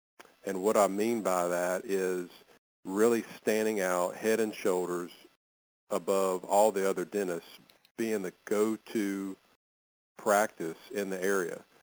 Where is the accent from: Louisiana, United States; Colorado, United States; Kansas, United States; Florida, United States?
Louisiana, United States; Monroe; And we're from Monroe, Louisiana, which is in the northeast part of the state.